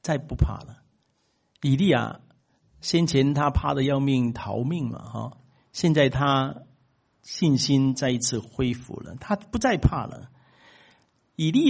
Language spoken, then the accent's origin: Chinese; China; 我们中国人有说的说过几句，说过一句话